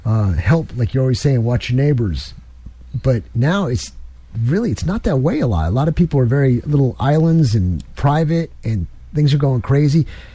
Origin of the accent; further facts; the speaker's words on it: New York, United States; But I'm originally from New York. And up there, it was safe. It was fun.